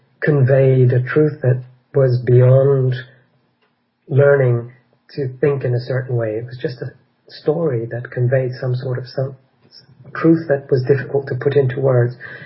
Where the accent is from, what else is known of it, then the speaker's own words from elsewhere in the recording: Egypt; I grew up in Egypt. My parents worked there.